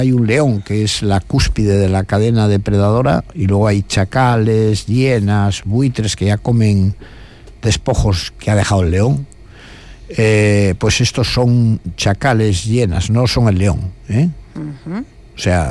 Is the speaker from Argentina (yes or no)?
no; Cantabria, Spain; cuando yo nací en mi tierra de Cantabria, como estábamos en un sitio a 2.000 metros de altura, no había ni notarios, ni abogados, ni médico, ni nada de nada